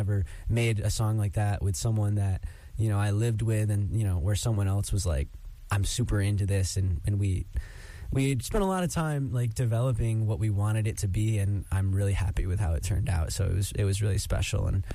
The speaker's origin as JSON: {"language": "English", "town": "Auburn", "region": "New York", "country": "United States", "said": "I guess I'm an acoustic, often, but indie pop artist, and I'm from Auburn, New York."}